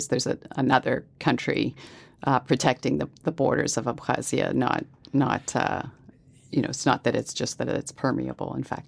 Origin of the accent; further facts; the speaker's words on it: Canada; I will also confess that I'm Canadian as well as American. I'm a dual citizen